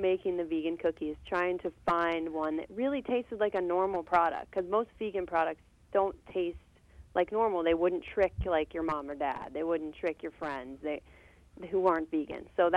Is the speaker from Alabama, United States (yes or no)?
no; Pennsylvania, United States; I grew up in Western PA in all kinds of towns. My dad's a minister there, and so we moved around Western PA a lot.